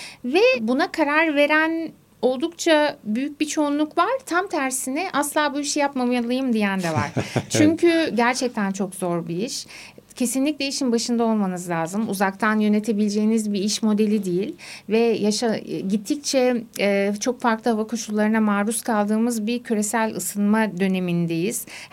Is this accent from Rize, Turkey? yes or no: yes; Hemşin, Rize, Turkey; Ben hemşinliyim de aslen.